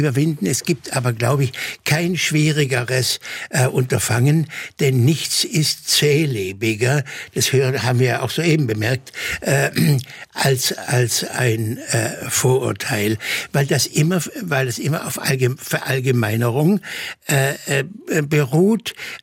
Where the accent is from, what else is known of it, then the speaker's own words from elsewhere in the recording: Baden-Württemberg, Germany; Ich bin in Württemberg geboren, in Württemberg-Baden zur Schule gegangen und in Baden-Württemberg habe ich Abitur gemacht.